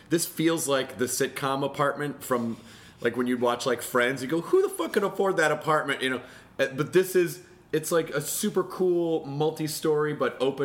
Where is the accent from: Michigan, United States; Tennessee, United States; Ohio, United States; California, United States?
Tennessee, United States; Memphis; But I grew up in Memphis, right when...